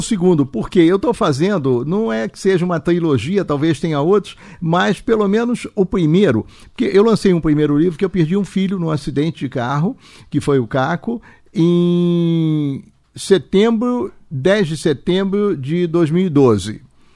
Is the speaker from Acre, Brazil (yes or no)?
no; Rio de Janeiro, Brazil; Tem todas as histórias da minha juventude no Rio de Janeiro.